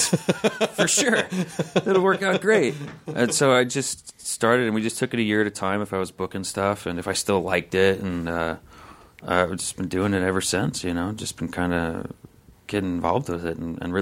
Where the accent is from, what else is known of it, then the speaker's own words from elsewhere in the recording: St. Louis, Missouri, United States; Me? St. Louis, Missouri.